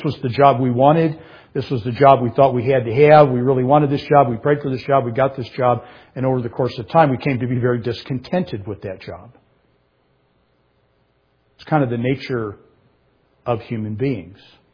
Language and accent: English; United States; But the reality is, as an American, my daily bread is in the freezer.